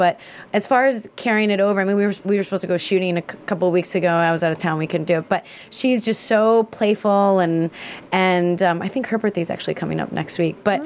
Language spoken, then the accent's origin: English; Chicago, Illinois, United States; Yeah, born and raised in Chicago.